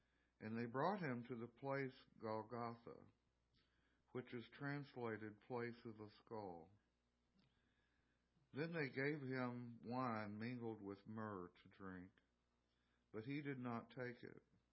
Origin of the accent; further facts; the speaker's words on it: Kentucky, United States; I grew up in Kentucky, and when the snow starts falling, I'm ready to stay home.